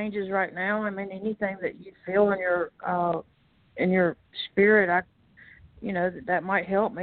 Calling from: Tuscaloosa, Alabama, United States; I'm calling you from Tuscaloosa, Alabama.

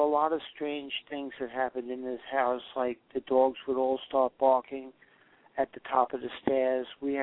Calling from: Maine, United States; I'm in northern Maine.

